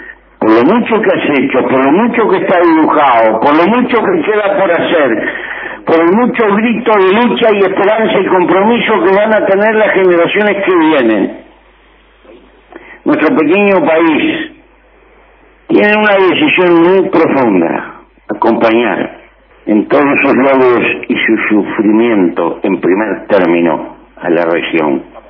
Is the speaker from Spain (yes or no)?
no; Uruguay; Como uruguayo, te doy un abrazo, y en ti, a todo tu pueblo